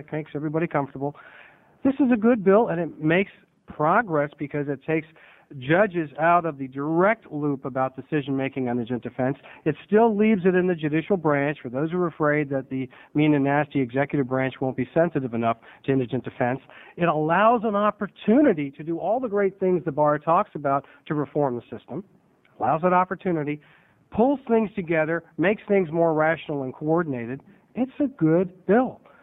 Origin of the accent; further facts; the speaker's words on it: Salem, Oregon, United States; Men there, excuse me, I'm … from Salem.